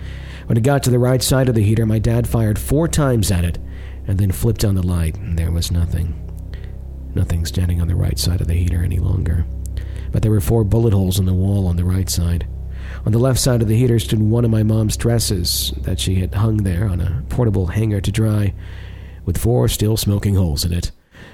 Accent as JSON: {"language": "English", "town": "Dallas", "region": "Texas", "country": "United States", "tie": "born or raised there", "said": "somewhere in the Denley Drive where I was born before arriving in Alaska Avenue, or on Alaska Avenue, all the way in Dallas, Texas."}